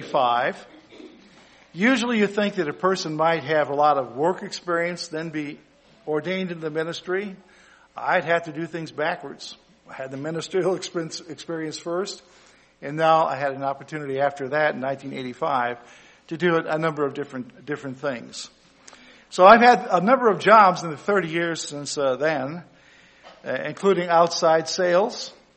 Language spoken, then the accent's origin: English; Ringgold, Georgia, United States; well, yes, I was born and reared in Ringgold, making sure I say both G's, Georgia.